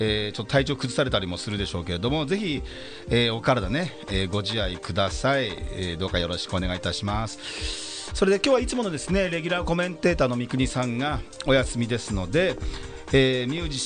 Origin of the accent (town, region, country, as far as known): Yokohama, Kanagawa, Japan